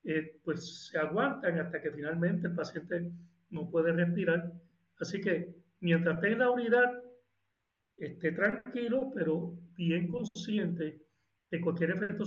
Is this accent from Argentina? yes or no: no; Jayuya, Puerto Rico; porque yo soy de ese pueblo, yo soy de Jayuya.